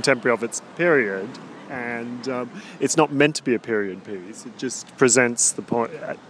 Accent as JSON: {"language": "English", "country": "Australia", "said": "As an Australian, well, actually, it speaks to me like any other play, really."}